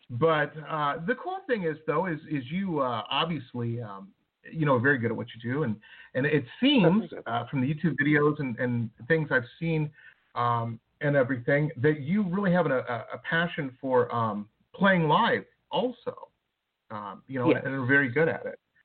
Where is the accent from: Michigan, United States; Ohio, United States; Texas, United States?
Michigan, United States; Detroit; I grew up in Detroit. So, of course, Motown and soul music and things like that just brings back a lot of good memories growing up